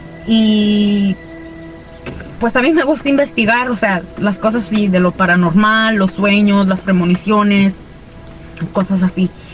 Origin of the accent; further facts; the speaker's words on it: Aguascalientes, Mexico; now in Cibolo, United States; Soy de Aguascalientes y radico aquí en Cibolo, Texas.